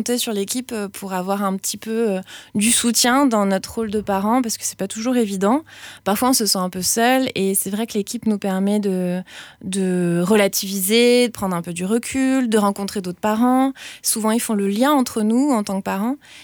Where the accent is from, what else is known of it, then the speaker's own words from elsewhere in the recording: Grand Est, France; moved away as an adult; now in Aveyron, France; Alors, moi j'ai débarqué il y a un an en Aveyron, je ne connaissais pas du tout le coin, je viens d'Alsace.